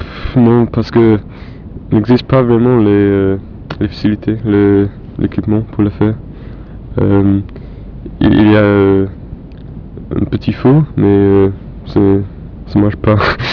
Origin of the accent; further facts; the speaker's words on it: Bletchley, South East England, United Kingdom; French is a second language; Je viens de Bletchley, c'est 70 km au nord de Londres, c'est une petite ville.